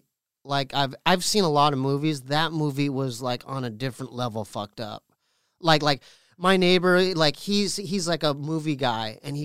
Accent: Poway, California, United States; We're from Poway, right? P-O-W-A-Y.

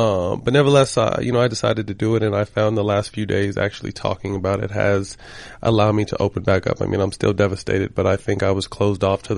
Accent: California, United States; I'm from Northern California, but I've been here since 98 at UCLA.

